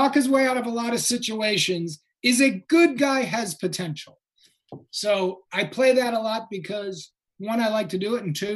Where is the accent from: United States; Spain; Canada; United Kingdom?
United States; Illinois; You know, I grew up outside Chicago